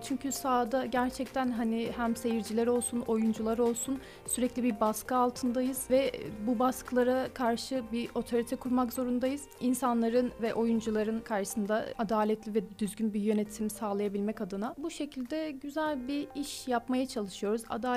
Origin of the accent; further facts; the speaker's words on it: Edirne, Turkey; also born or lived in Erzurum; 1998 Erzurum doğumluyum. Bir yaşından beri Edirne'de yaşıyorum ve o zamandan beri buradayım.